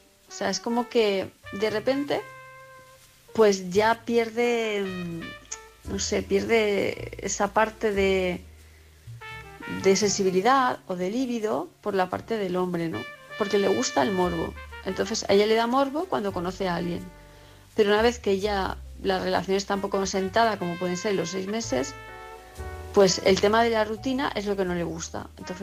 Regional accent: Palma, Balearic Islands, Spain; de Palma de Mallorca

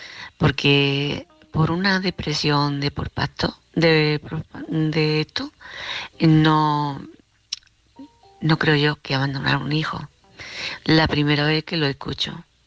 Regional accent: Córdoba, Andalusia, Spain; de Córdoba.

